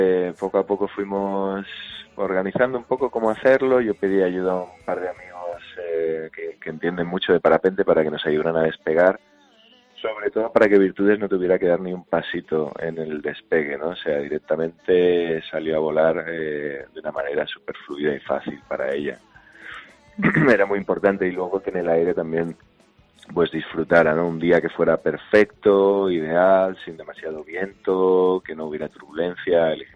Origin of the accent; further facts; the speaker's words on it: Albacete, Castilla-La Mancha, Spain; de cuando en cuando vuelvo a Albacete también a volar en mi tierra